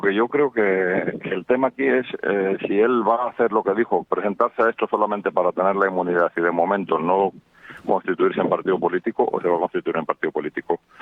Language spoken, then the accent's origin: Spanish; León, Castile and León, Spain; yo soy de León, tú sabes